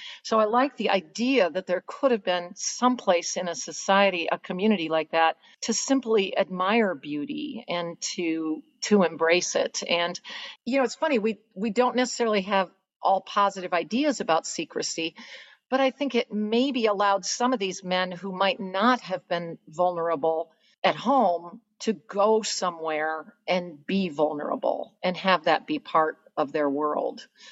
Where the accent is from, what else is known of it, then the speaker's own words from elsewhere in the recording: United States; as an American, I very much am an American writer.